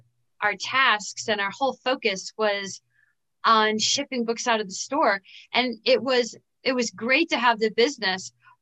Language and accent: English; Cleveland, Ohio, United States; also born or lived in New York City; now in Pittsburgh, United States; I moved here from New York City. I grew up in Cleveland, but hadn't lived in this area for a very, very long time.